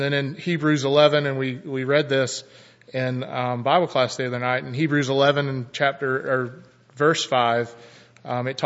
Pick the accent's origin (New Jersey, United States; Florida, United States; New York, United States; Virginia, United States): Florida, United States; Plant City; And a lot of them were from Plant City, and me growing up in Plant City, a lot of them I can remember and I knew.